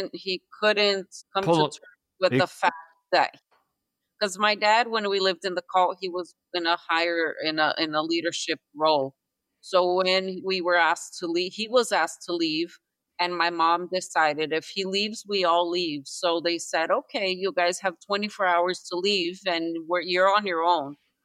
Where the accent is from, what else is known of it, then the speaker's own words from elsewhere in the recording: Brazil; So even though we grew up in Brazil, we spoke primarily English in the homes we lived.